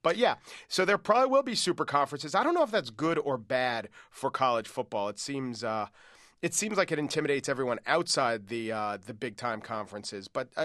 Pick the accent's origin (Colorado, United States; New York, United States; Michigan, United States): New York, United States; But as a New Yorker, I could tell you